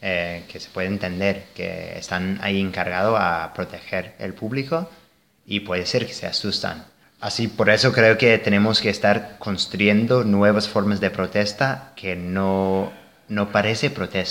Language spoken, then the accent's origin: Spanish; United States; Spanish is a second language; Y bueno, vengo de Estados Unidos y recordamos muy bien el error enorme que ha sido el 9-11.